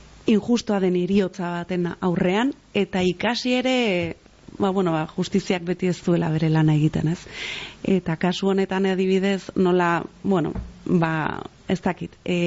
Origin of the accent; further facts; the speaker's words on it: Basque Country, Spain; ni Gipuzkoarra naiz, oso Real zalea, euskera desberdina